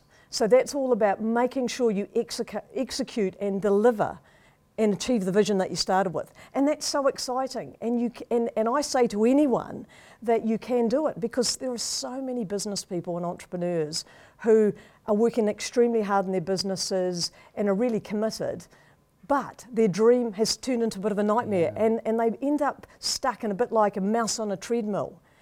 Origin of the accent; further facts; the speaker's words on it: New Zealand; I mean, obviously, I'm from New Zealand, so time out in the great outdoors with friends and family is fantastic.